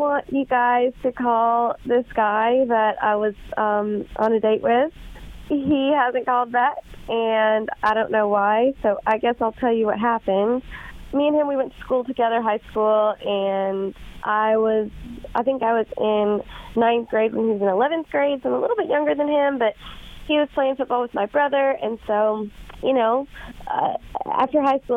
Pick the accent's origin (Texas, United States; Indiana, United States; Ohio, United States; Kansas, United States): Ohio, United States; Middletown; I'm from Middletown.